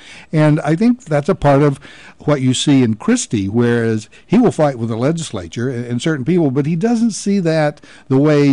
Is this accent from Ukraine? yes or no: no; New Jersey, United States; when somebody found out I was from New Jersey, they would say, oh, I love your governor, or do you know the governor?